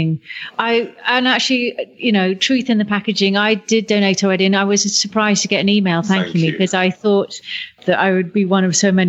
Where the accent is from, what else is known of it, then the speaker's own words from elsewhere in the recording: United Kingdom; now in United States; I live in America. I'm British